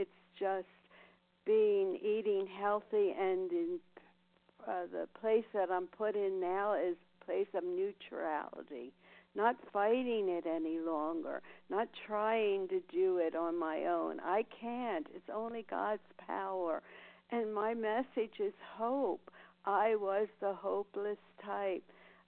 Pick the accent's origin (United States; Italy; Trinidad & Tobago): United States; Nevada; from Nevada, recovered and grateful to be on the program.